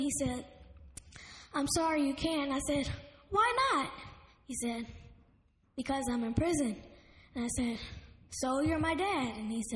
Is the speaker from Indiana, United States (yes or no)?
no; Texas, United States; also born or lived in California; I was born in California, that's where I live, but I was raised in Texas for about 5 or 6 years.